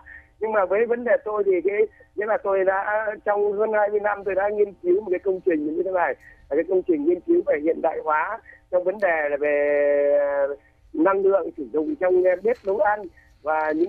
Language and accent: Vietnamese; Hanoi, Vietnam; bản thân tôi là người có gốc Hà Nội, những Hải Phòng, bố tôi là sinh ra tại Hải Phòng mà, gốc dễ Hải Phòng mà